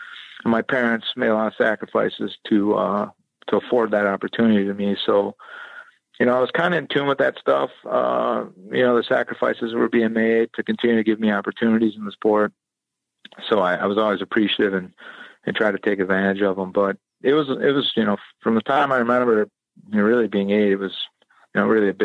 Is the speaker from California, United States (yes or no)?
no; Illinois, United States; growing up in the South suburbs of Chicago and having the Cubs and the Sox, I went to my first baseball game.